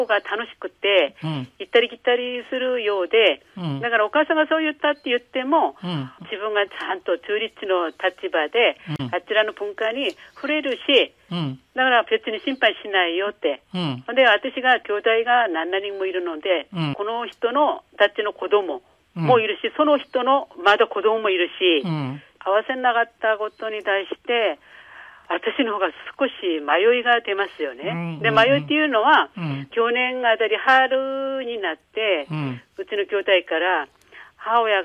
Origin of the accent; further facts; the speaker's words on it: South Korea; Japanese is a second language; now in Japan; 私は出身が韓国なんですが